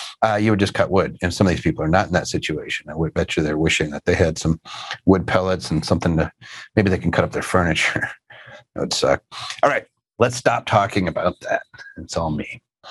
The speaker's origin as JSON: {"language": "English", "town": "Philadelphia", "region": "Pennsylvania", "country": "United States", "tie": "born or raised there", "moved": "yes", "lives_now": "Vashon, United States", "said": "But yeah, I grew up in Philadelphia, then moved out to an island in the middle of Puget Sound called Vashon."}